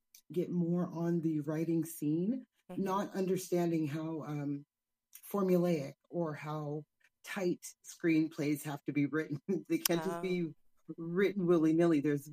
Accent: Sacramento, California, United States; now in Los Angeles, United States; I'm from the beautiful capital of California called Sacramento.

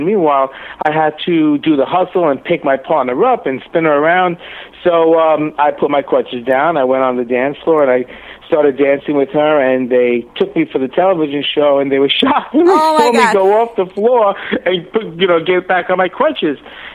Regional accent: Brooklyn, New York, United States; accent: New York; also born or lived in Manhattan / Staten Island; It's New York. I was born in Manhattan, raised in Brooklyn, living on Staten Island since I'm 11.

